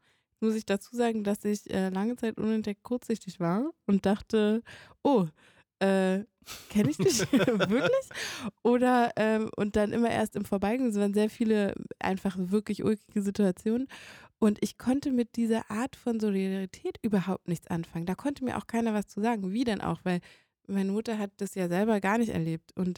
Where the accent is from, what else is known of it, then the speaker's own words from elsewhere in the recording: Berlin, Germany; Ja, es ist irgendwie, ich bin in Deutschland aufgewachsen, also in Berlin aufgewachsen und um mich herum war nur weiße Familie. Ich hatte gar keinen Bezug zu meiner schwarzen Familie. Mein Vater, schwarzer Amerikaner